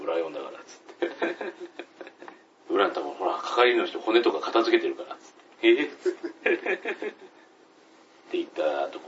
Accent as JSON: {"language": "Japanese", "town": "Sendai", "region": "Miyagi", "country": "Japan", "tie": "born or raised there", "said": "あんまり地元仙台のことを推してないかと思いまして"}